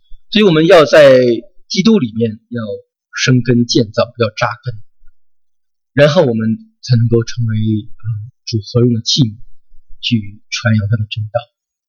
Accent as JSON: {"language": "Chinese", "country": "China", "said": "我们中国人喜欢足球"}